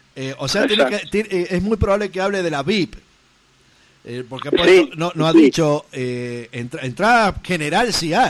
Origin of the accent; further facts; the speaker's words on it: Caucete, San Juan, Argentina; yo soy de San Juan, de Caucete, donde se hace la fiesta de la uva y el vino.